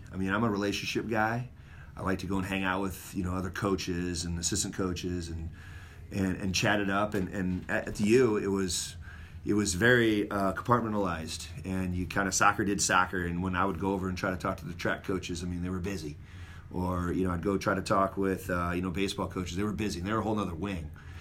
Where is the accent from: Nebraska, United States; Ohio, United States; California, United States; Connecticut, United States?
Nebraska, United States; And because I was from Nebraska, and not a lot of Nebraska guys made ODP.